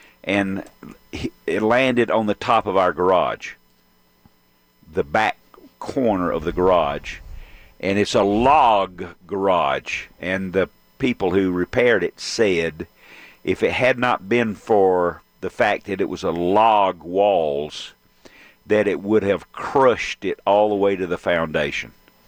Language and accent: English; Decatur, Georgia, United States; we grew up in DeKalb County in Decatur, well, South DeKalb County.